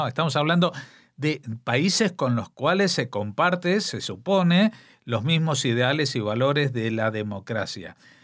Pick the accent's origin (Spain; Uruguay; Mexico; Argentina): Spain; como español